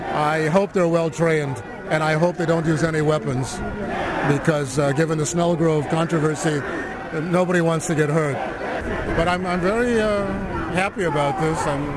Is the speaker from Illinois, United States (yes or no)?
no; Boston, Massachusetts, United States; I'm a sociologist from Boston and a child of survivors.